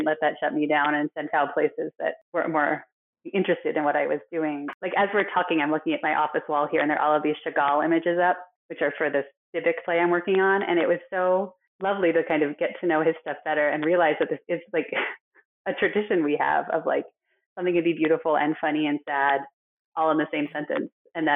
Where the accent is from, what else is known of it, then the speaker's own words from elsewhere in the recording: New York, United States; You know, I grew up in Westchester, which has a lot of Jews, and everyone I knew was more observant than we were, or than I was.